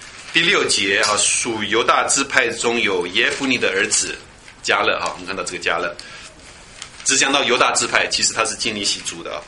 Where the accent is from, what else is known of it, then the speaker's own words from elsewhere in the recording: China; 只是我们中国人常常把狗讲的是很不好啊